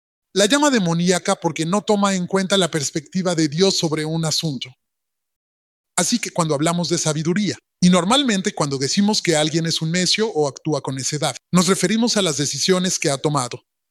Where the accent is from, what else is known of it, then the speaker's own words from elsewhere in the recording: Baltimore, Maryland, United States; moved away as an adult; Cuando regreso a Baltimore, todavía tengo algunos de mis compas allá en Baltimore. Ahora, yo me fui de Baltimore cuando tenía 18 años, ¿ok? Llevo mucho tiempo lejos de Baltimore.